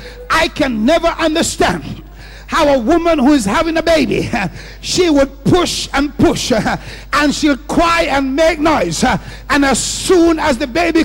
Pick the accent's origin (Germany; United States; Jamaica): Jamaica; I had to say, I'm from Jamaica. If you can push, I can push better than you.